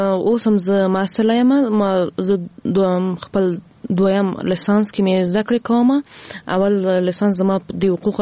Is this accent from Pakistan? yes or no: no; Ghazni, Afghanistan; زه هم د غزنی یم